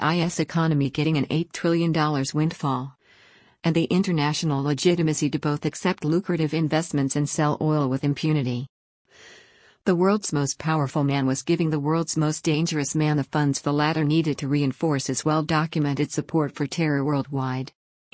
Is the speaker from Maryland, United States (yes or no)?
no; Miami Beach, Florida, United States; We grew up together in Miami Beach, Florida, where we both attended the Hebrew Academy.